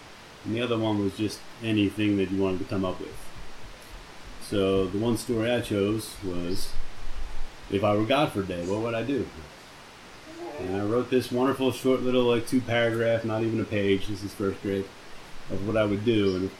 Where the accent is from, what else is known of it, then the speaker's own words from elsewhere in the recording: Philadelphia, Pennsylvania, United States; born there; So, I was born over there in Philadelphia and abused in the Roman Catholic religion.